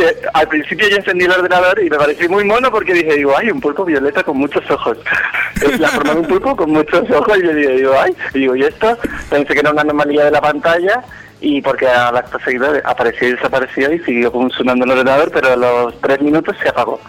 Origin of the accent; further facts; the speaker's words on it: Canary Islands, Spain; Vengo de Tenerife.